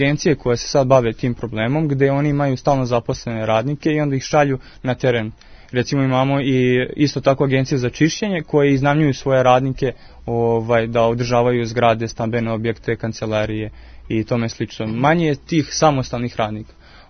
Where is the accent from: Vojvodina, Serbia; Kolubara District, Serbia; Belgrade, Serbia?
Vojvodina, Serbia; Sremska Mitrovica; U manjim gradovima, recimo poput Sremske Mitrovice, ja sam rodom iz Sremske Mitrovice, pa konkretno znam